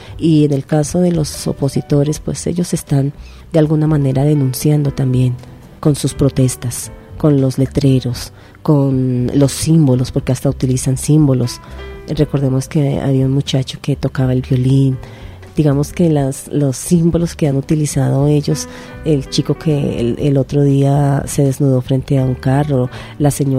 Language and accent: Spanish; Colombia; nosotros somos colombianos de a pie